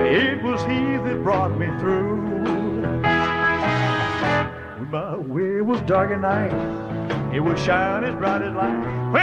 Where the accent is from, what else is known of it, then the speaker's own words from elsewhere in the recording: Georgia, United States; We're from Georgia.